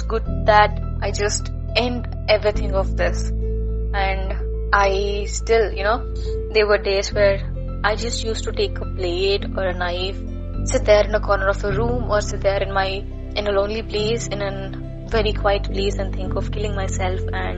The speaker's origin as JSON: {"language": "English", "region": "Andhra Pradesh", "country": "India", "said": "I am from Andhra Pradesh"}